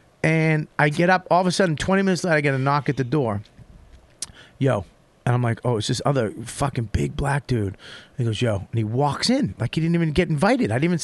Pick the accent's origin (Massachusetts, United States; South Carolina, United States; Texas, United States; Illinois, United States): Massachusetts, United States; Boston; I was, look, man, I'm from Boston. I was fucking scared.